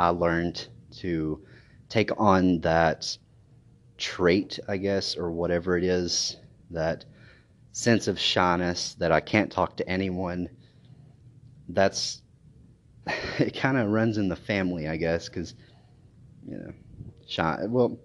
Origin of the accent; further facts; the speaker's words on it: Paintsville, Kentucky, United States; I'm from Paintsville. I'm 23.